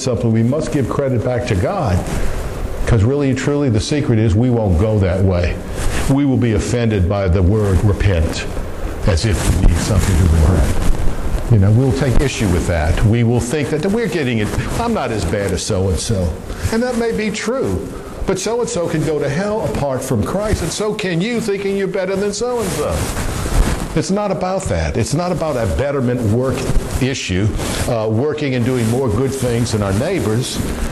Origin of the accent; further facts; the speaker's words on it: New Orleans, Louisiana, United States; moved away; I grew up in New Orleans. I've been gone from New Orleans a long, long, long time. But growing up in New Orleans, we'd hop in the car